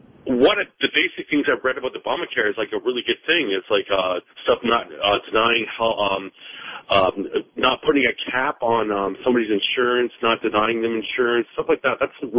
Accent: Windsor, Ontario, Canada; now in Virginia, United States; I'm actually from Windsor, Ontario. I live in Virginia right now. I'm moving to D.C. Tomorrow, actually. I'm moving in three blocks away from the White House.

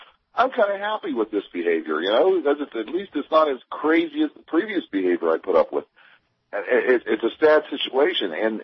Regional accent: Pennsylvania, United States; I'm from Western Pennsylvania, the mills were still, or there were still mills you could get a job into, you know, in a manufacturing plant

